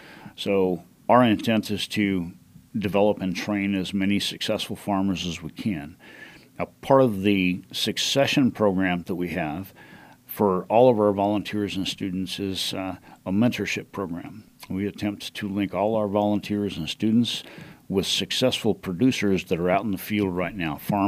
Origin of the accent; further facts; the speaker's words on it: Denver, Colorado, United States; I'm an inner city kid. I grew up in Denver and joined the Army when I was 17 and didn't retire until I was 54.